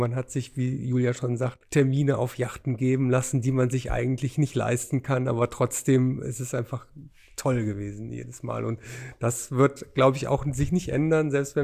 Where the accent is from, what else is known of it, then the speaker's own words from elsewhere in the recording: Rhineland, Germany; Ich als Rheinländer